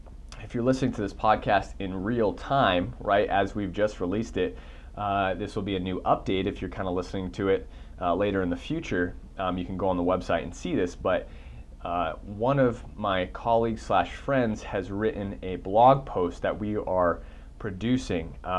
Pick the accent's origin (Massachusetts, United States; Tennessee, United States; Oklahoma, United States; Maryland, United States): Massachusetts, United States; Boston; I actually play ice hockey too, because I'm being from Boston, love hockey.